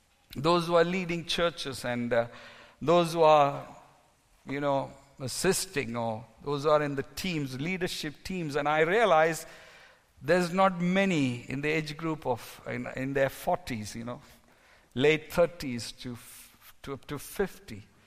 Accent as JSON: {"language": "English", "country": "India", "said": "I'm speaking because I'm an Indian."}